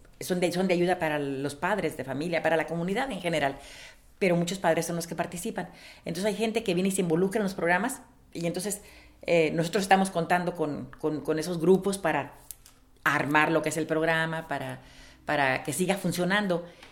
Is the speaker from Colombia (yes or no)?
no; Jalisco, Mexico; born there; also born or lived in Tijuana; Mi fecha de nacimiento es noviembre 21 de 1952 y nací en Jalisco, México.